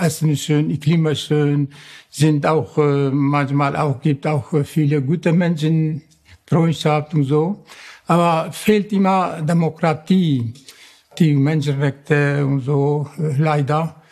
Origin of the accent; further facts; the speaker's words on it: Eastern Anatolia, Turkey; German is a second language; now in Hannover, Germany; Ich komme aus der Türkei, aus Osttürkei. 1973 bin ich nach Deutschland gegangen, in Niedersachsen, Hannover.